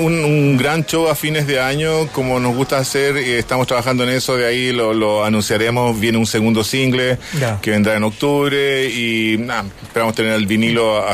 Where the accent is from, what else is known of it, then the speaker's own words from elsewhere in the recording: Chile; así somos los chilenos, pero tenemos un buen país, yo amo Chile, soy muy feliz de ser chileno